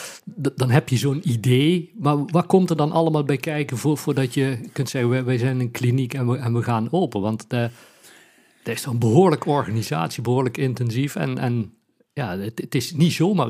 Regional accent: Mill, North Brabant, Netherlands; Als je wel eens ergens komt en dan noem je de naam, ja, we komen vandaan uit Mil

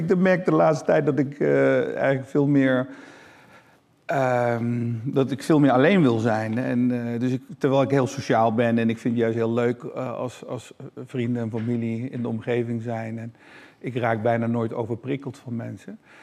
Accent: Netherlands; Ja, ik kom uit Nederland en ik loop je stage.

